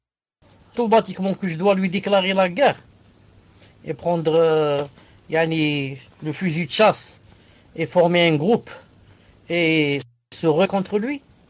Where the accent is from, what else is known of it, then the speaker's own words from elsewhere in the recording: Syria; je suis de Syrie, et ma mère, je suis avec ma femme, mes enfants.